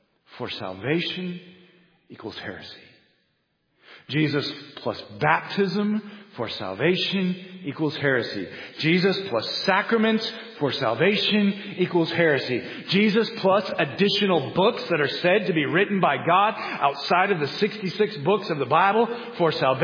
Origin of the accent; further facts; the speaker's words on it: Kansas, United States; also born or lived in Los Angeles; In fact, I would tell them I'm from Kansas. They would say, do you have cows in your backyard? But also, too, I think we as Midwesterners see the Los Angelinos through stereotypes.